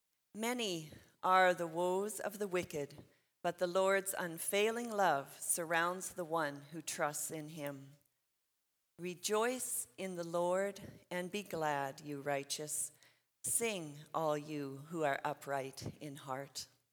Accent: Edmonton, Alberta, Canada; I grew up right here in Edmonton.

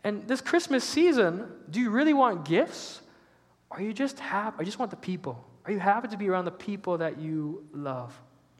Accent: Kinsella, Alberta, Canada; I got back from my hometown this morning, from Kinsella. I've asked this question before. Who knows it, but I'm not going to ask again because nobody does. It's a very small town, and 2 years ago, 30 people lived there

